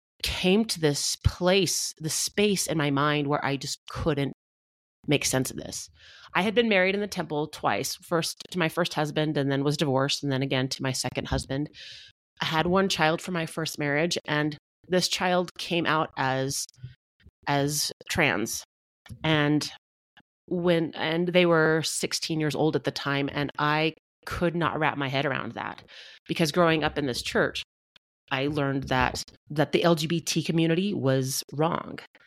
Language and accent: English; Utah, United States; In Utah, we take our pioneer heritage very seriously.